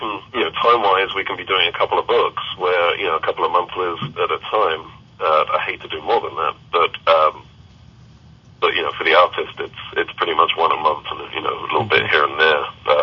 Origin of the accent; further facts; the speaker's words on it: Kentucky, United States; yeah, he's right. I'm from Kentucky.